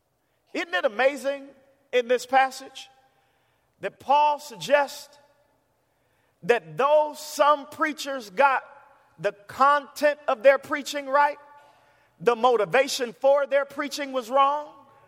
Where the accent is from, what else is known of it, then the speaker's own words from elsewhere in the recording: Chicago, Illinois, United States; It's amazing the kind of theology you could get watching cartoons growing up in Chicago the way that I did.